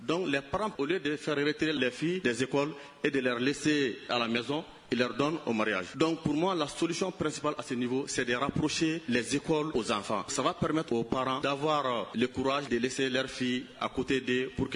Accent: Mali

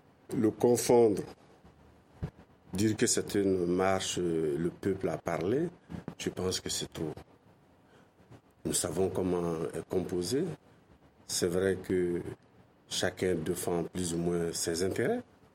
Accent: Mali; De toute façon, nous sommes tous des Maliens.

